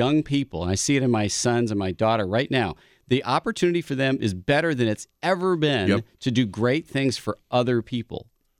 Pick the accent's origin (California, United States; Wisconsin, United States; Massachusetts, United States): Wisconsin, United States; Yeah, I grew up in Heartland. We moved up here when I was about 7, and my father was chairman of medicine at the Medical College of Wisconsin for almost 20 years.